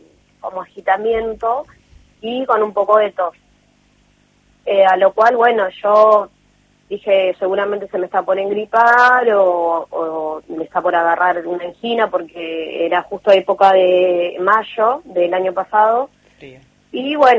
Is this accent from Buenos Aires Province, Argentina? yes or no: yes; González Catán, Buenos Aires Province, Argentina; yo soy de González Catán, tengo hospitales acá